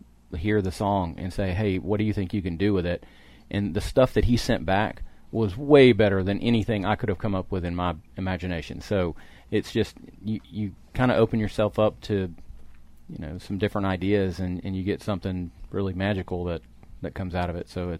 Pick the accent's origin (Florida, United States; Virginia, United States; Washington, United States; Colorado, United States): Florida, United States; Milton; You know, growing up, I grew up in Milton, Florida, and around the panhandle of Florida.